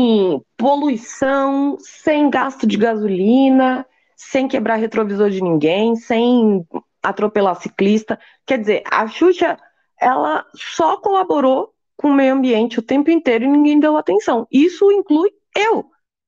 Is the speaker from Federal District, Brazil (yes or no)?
no; Rio de Janeiro, Brazil; also born or lived in Vitória; eu passei a minha infância barra adolescência no Rio